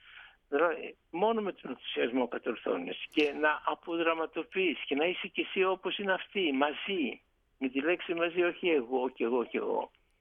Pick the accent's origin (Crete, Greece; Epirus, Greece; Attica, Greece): Epirus, Greece; Preveza; Εγώ στην Πρέβεζα έχω, που την αγαπώ γιατί είναι η πατρίδα μου, θέλω να προσφέρω και προσφέρω.